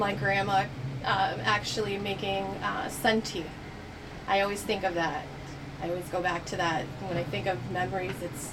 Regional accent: Milwaukee, Wisconsin, United States; In Milwaukee. I grew up in Milwaukee, Wisconsin.

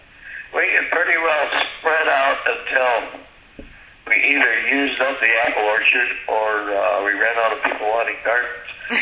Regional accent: Wisconsin, United States; We moved around, but I've lived in Altoona for a little while, just outside of Eau Claire.

